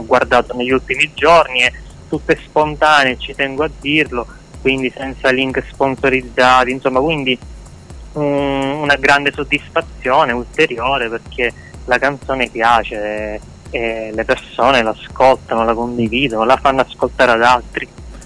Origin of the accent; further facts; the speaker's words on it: Giarre, Sicily, Italy; al momento sono qui in provincia di Catania, Giarre, nella mia città natale.